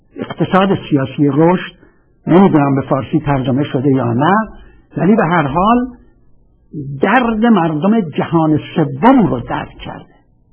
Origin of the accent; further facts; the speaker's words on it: Iran; گفتم شما مال ایران هستم.